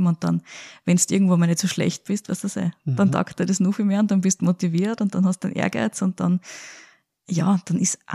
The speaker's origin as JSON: {"language": "German", "region": "Upper Austria", "country": "Austria", "tie": "born or raised there", "said": "Ich komme ja aus Oberösterreich, dem Land des Biers und des Mosts, also bis zu einem gewissen Grad."}